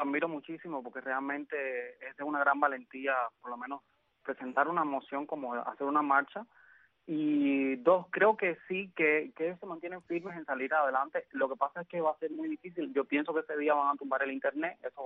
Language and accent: Spanish; Cuba; como cubanos dignos y soberanos.